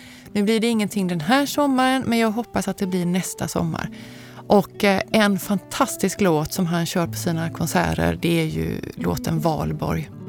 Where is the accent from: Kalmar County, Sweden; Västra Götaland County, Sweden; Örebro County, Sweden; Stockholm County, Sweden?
Västra Götaland County, Sweden; Gothenburg; Jag kommer från Göteborg, från västkusten.